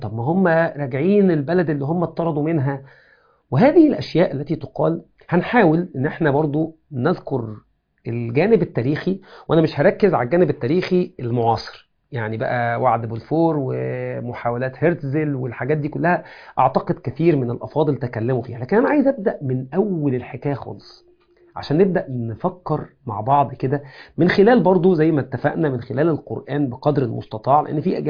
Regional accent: Egypt; أنا مفروض إن أنا مصري الجنسية، لو جيت حلل مش هلاقي إن أنا مصري 100%، في أقوام وفي أجناس.

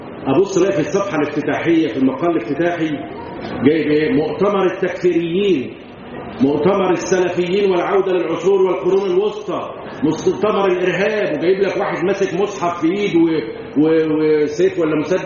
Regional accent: Mit Gamra, Dakahlia, Egypt; born there; من مواليد محل جمرة، ده قهلية، فإحنا الاثنين بلد واحدة

